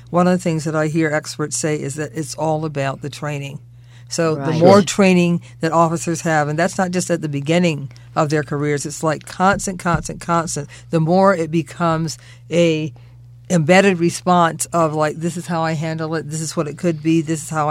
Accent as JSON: {"language": "English", "town": "Cleveland", "region": "Ohio", "country": "United States", "said": "because he was so young and because I'm from Cleveland."}